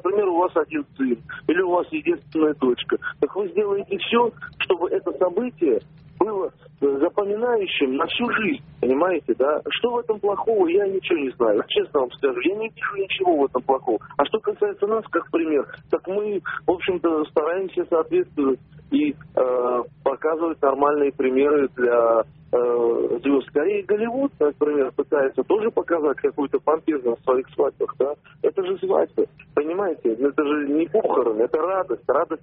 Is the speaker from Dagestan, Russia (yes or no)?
yes; Makhachkala, Dagestan, Russia; born there; Я, например, родился в Махачкале, родился в Махачкале, и там, собственно говоря, это было традицией.